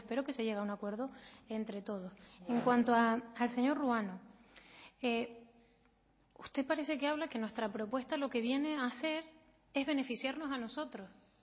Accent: La Palma, Canary Islands, Spain; Y yo, que soy de La Palma

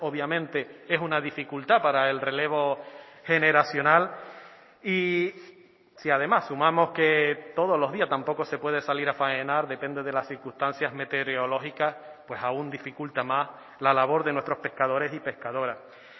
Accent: Valle Gran Rey, Canary Islands, Spain; con el presidente de la cofradía de mi pueblo en Valle Gran Rey

